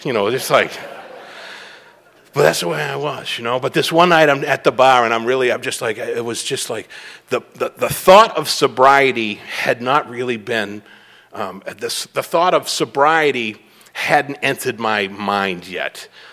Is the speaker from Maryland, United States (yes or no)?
no; Boston, Massachusetts, United States; moved away as an adult; I'd moved out from Boston. I grew up in Boston and moved out in right after Thanksgiving, 1989.